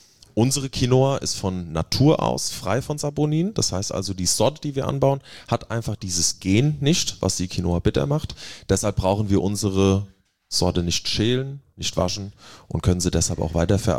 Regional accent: Hesse, Germany; Wir kommen aus der Wetterau

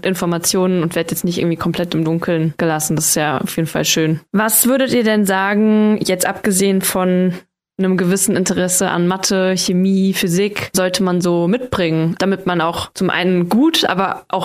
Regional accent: Rhineland, Germany; Also ich komme aus dem Rheinland eigentlich und bei da, wo ich aufgewachsen bin, sitzen Shell, Basel, Evonik.

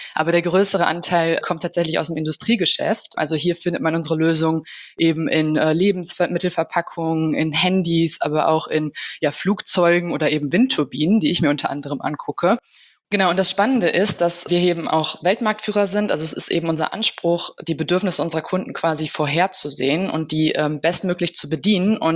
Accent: Düsseldorf, North Rhine-Westphalia, Germany; Ja, ich komme aus Düsseldorf. Ich bin 28 Jahre

